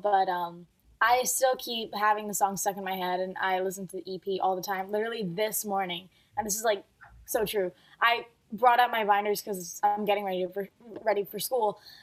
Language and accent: English; Dubai, United Arab Emirates; I've been a figure skater ever since I was growing up in Dubai.